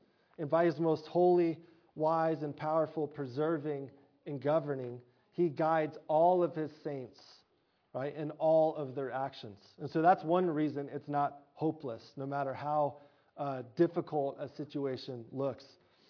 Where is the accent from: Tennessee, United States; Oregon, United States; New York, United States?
Oregon, United States; moved away as an adult; also born or lived in Colorado; One kind of pivotal moment in my life, I guess, is when I moved from Oregon to Colorado to go to college. I just dropped into a state where I didn't know a single person.